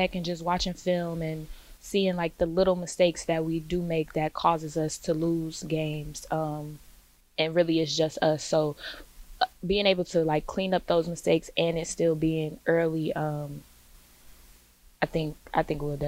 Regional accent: Peoria, Illinois, United States; Well, I'm from Peoria, but my mom is from Chicago, so I have family there.

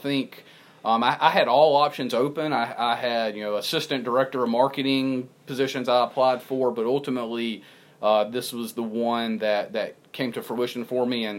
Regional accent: Southeast, United States; Maybe that's because I was raised in the Southeast, and it's a little different beast down here.

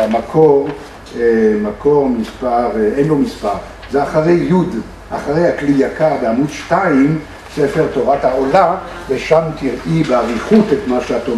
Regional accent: France; now in Israel; אני כצרפתי במקום יודע מה זה יין

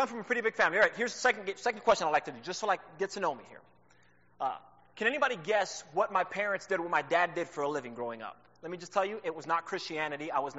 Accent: New York City, New York, United States; first language Spanish; English is a second language; So I'm from New York, so born and raised in New York City. Spanish is my native language, but I learned English, you know, in school and in TV, like the rest of y'all probably.

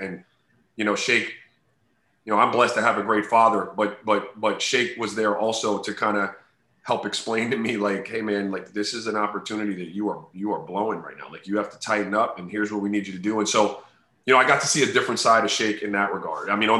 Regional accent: Miami, Florida, United States; a style of play that I grew up playing here in Miami.

